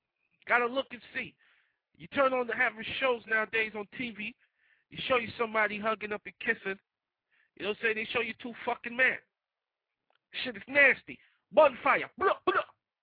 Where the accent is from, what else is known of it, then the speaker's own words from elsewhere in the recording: Kingston, Jamaica; also born or lived in Inland Empire, United States; I'm from the Inland Empire. I rep the Inland Empire. That's all I do. I only know three spots. Four, actually. Jamaica, where I was born and bred in. Kingston, stand up.